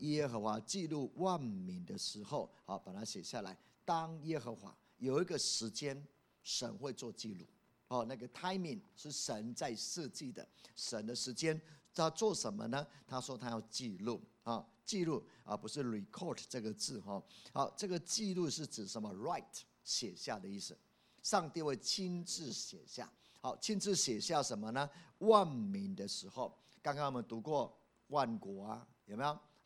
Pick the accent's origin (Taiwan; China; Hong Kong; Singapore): Taiwan; 所以我们台湾人没有去耶路撒冷也 OK